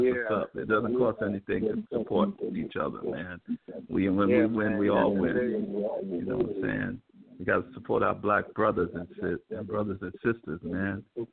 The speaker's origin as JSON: {"language": "English", "town": "San Francisco", "region": "California", "country": "United States", "said": "I'm from San Francisco"}